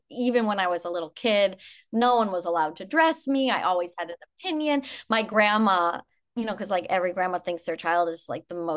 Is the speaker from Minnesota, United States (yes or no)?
yes; Minnesota, United States; No, I grew up in Minnesota. I've lived here 20 years.